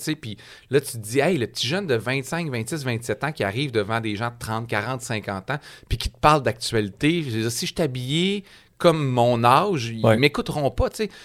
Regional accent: Jonquière, Quebec, Canada; moi, je viens du Saguenay, je viens de Jonquière.

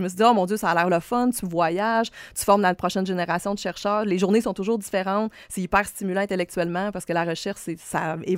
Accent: Quebec, Canada; Moi, je viens du Lac-Saint-Jean. Donc, je suis partie de la maison tôt pour aller à l'université à Trois-Rivières, à l'UQTR

